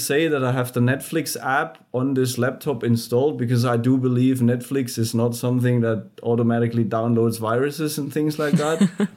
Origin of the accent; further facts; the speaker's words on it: Stuttgart, Baden-Württemberg, Germany; Plus, I am from that area. So for me, it is, I am from Stuttgart. So for me, it is very, very, it feels like home going there.